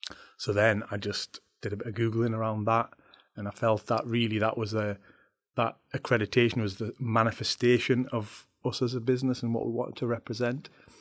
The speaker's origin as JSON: {"language": "English", "region": "North East England", "country": "United Kingdom", "said": "I'm from North Northumberland originally."}